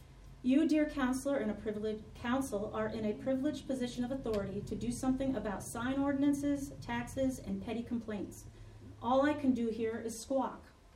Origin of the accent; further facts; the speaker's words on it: Northeast, United States; now in Amherst, United States; I left my hometown and family roots in the Northeast to settle in Amherst permanently because I love it here.